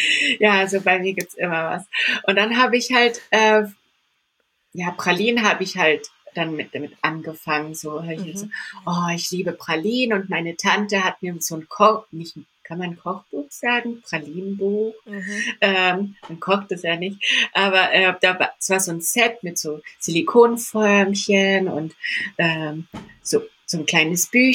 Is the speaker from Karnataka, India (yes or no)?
no; Candolim, Goa, India; Also bei mir, ich komme ja aus Kandolim, wenn vielleicht jemand sich das mal anschauen will. Kandolim schreibt man mit C und Kandolim in Goa.